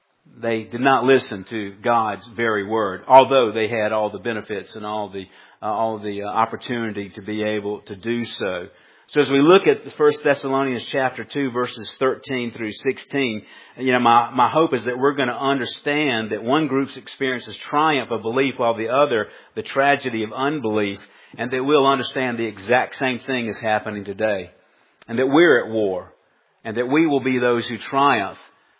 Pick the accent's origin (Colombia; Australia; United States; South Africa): Colombia; I was kind of taken back to my childhood growing up in Colombia back in the 1960s